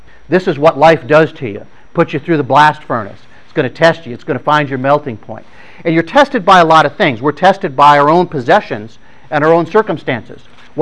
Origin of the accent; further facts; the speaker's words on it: Toledo, Ohio, United States; When I was a kid growing up in Toledo, my dad worked at a steel mill up in Toledo